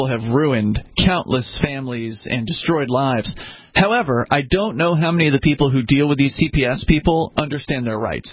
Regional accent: Florida, United States; And I'm from Florida originally. They call it the Baker Act there.

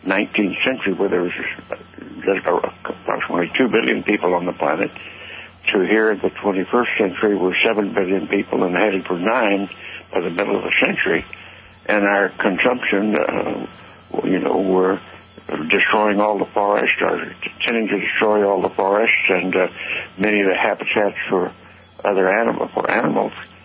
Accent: Roswell, New Mexico, United States; My people were ranchers and farmers in that area, and farmers in the dealership, so I grew up in Roswell.

